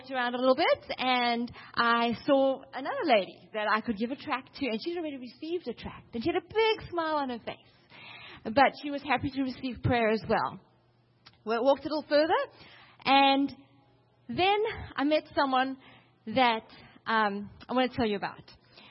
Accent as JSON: {"language": "English", "country": "South Africa", "said": "I'm from South Africa, so connected."}